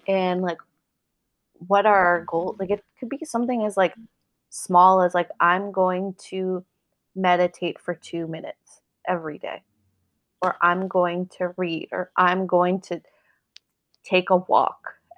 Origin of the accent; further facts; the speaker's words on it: United States; while I am an American, my family's Puerto Rican